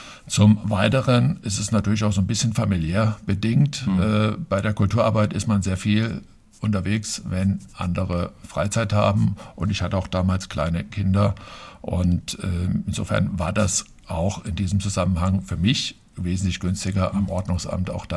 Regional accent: Fulda, Hesse, Germany; in Bernhards geboren. Direkt, gehören noch zu den wenigen seltenen Hausgeburten, die dabei sind. Und ja, bin in Bernhards aufgewachsen, bin hier zur Schule gegangen und habe meinen kompletten Werdegang eigentlich hier in Fulda.

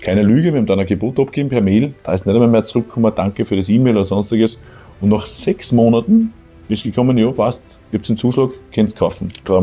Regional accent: Lower Austria, Austria; ich komme aus Niederösterreich, genauer gesagt vom Bezirk Mistelbach.

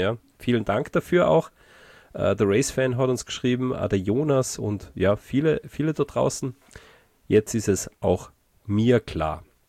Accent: Salzburg, Austria; für uns als Salzburger

